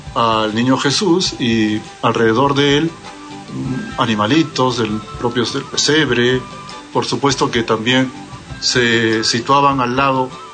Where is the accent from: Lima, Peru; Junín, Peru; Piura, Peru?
Lima, Peru; Yo soy de la capital, de Lima.